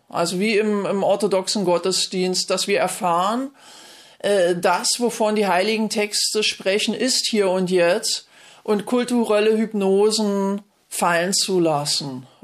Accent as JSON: {"language": "German", "region": "Berlin", "country": "Germany", "said": "ich komme aus Ost-Berlin"}